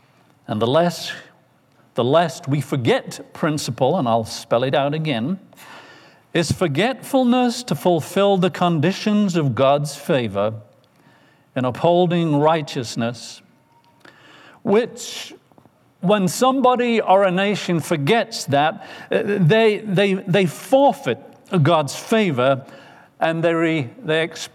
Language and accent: English; England, United Kingdom; Now, I'm not here as an Englishman telling you that this country is going to be